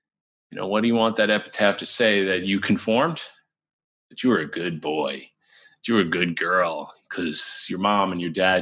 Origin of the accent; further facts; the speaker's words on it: New York, United States; I'm also kind of a Weisenheimer, and I'm like a New Yorker.